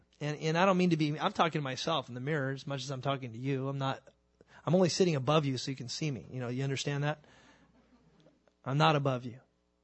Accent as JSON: {"language": "English", "region": "California", "country": "United States", "tie": "born or raised there", "said": "I'm not a farmer. I grew up in Southern California."}